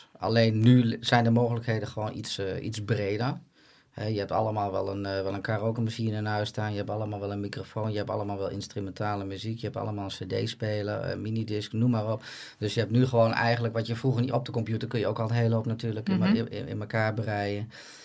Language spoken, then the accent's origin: Dutch; Zutphen, Gelderland, Netherlands; Nou, ik kom uit Zutphen.